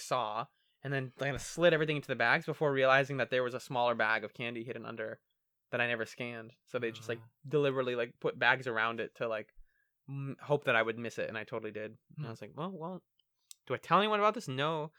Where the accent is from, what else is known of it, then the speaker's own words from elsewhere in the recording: East Coast, United States; We're from the East Coast.